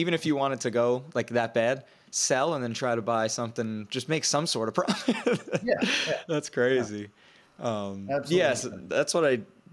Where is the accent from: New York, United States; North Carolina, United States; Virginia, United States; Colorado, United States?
New York, United States; I, you know, obviously growing up in New York, you don't see that as much.